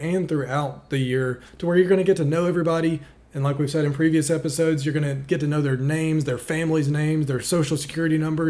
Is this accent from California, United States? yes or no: no; Arkansas, United States; now in Louisiana; Because like Marco said, we came from Arkansas.